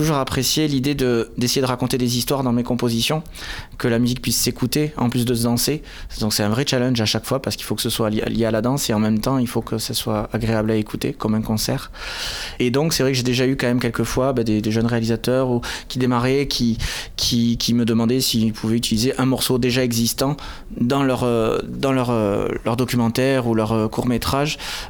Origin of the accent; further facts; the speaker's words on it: Toulouse, Occitanie, France; parce que moi je viens de Toulouse, alors du coup je vois pas trop la géographie des fois.